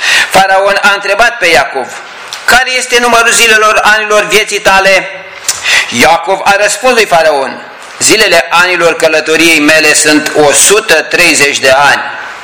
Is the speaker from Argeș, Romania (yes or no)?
yes; Albeștii de Muscel, Argeș, Romania; și sunt de la Albești de Muș, cel acolo unde este centrul de educație.